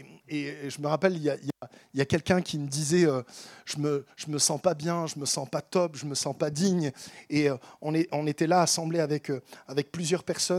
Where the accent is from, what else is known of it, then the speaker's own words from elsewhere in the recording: Grenoble, Auvergne-Rhône-Alpes, France; born there; je suis né en France, né à Grenoble, vivant à Paris, à ce moment-là